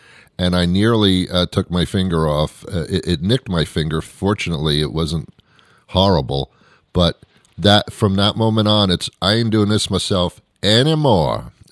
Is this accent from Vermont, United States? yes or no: no; New York City, New York, United States; It's funny because I grew up in New York City